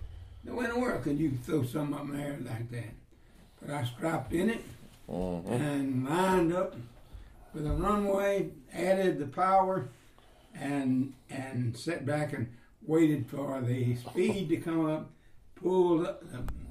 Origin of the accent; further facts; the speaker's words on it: Gordo, Alabama, United States; But I am from Gordo